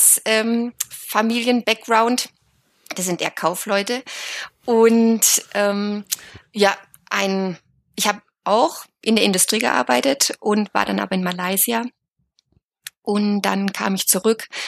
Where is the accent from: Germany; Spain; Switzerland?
Germany; Lörrach, Baden-Württemberg; Ja, also ich komme ursprünglich aus Südbaden, aus Lörrach.